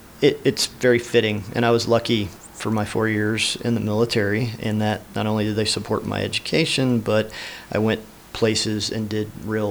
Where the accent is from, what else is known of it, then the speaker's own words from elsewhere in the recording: Tennessee, United States; I'm originally from Tennessee and joined the Army long ago, around 1990.